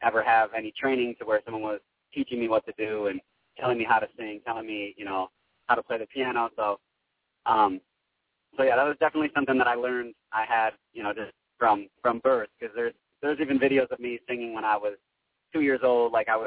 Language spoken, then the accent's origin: English; Chicago, Illinois, United States; is kind of the first, real exposure I'm getting to the Chicago scene now. So it's good to be, in my hometown doing this.